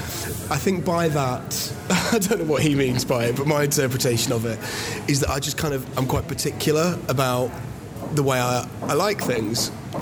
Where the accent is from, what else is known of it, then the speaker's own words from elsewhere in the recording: Wolverhampton, West Midlands, United Kingdom; Yeah, so grew up in Wolverhampton in the West Midlands.